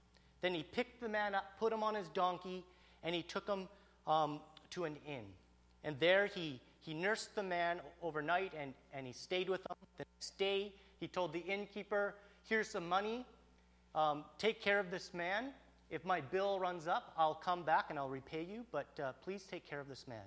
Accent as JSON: {"language": "English", "town": "Summerland", "region": "British Columbia", "country": "Canada", "tie": "born or raised there", "said": "I grew up in Summerland. My parents moved there when I was about 2-3 years old, and my dad became the head golf pro at Summerland Golf and Country Club."}